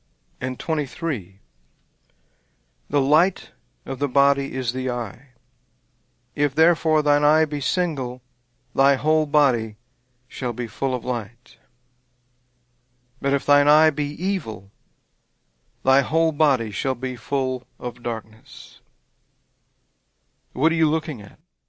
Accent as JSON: {"language": "English", "region": "Louisiana", "country": "United States", "said": "I'm a Cajun, that was my way of life."}